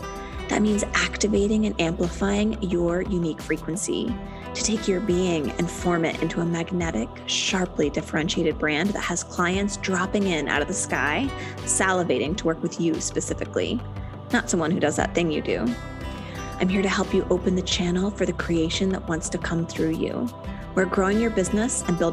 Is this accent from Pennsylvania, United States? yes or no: yes; Philadelphia, Pennsylvania, United States; also born or lived in San Francisco; I grew up in the Philadelphia area on the East Coast, and then I lived in San Francisco for quite a while.